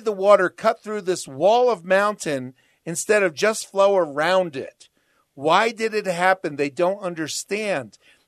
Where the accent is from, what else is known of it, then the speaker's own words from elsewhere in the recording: New Jersey, United States; I grew up in New Jersey. We had the Delaware Water Gap.